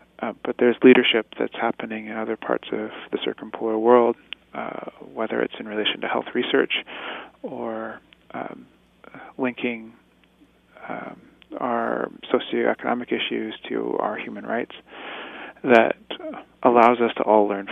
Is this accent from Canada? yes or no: yes; Canada; It is our hope as Canadian Inuit